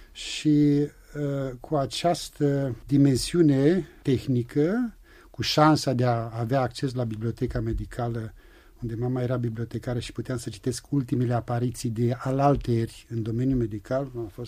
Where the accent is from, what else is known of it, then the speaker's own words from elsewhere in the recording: Sibiu, Sibiu County, Romania; Sunt sibian și acum, când trec cu trenul sau cu mașina de Boița, de Tălmaciu, chiar dacă e noapte, știu